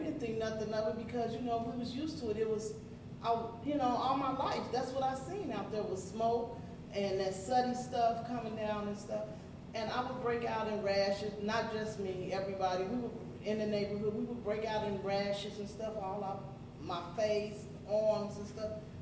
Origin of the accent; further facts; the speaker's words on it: Carbondale, Illinois, United States; So, okay, so I was born, again, I was born and raised in Carbondale. I was born in Carbondale.